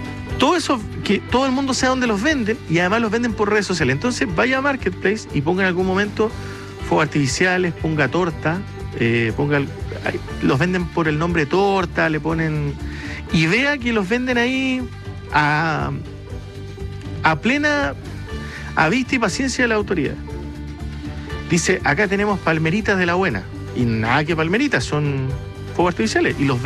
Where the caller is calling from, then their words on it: Maipú, Santiago Metropolitan Region, Chile; de Maipú.